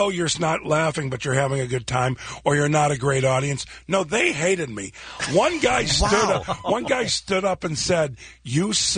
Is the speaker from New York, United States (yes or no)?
no; Chicago, Illinois, United States; now in Los Angeles, United States; I'm from Chicago, but L.A. is my home, and I will live here for the rest of my life.